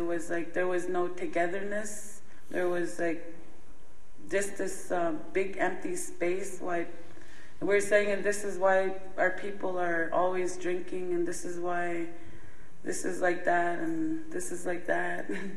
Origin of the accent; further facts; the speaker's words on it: Grassy Narrows, Ontario, Canada; I'm from Grassy Narrows, and we're on a speaking tour right now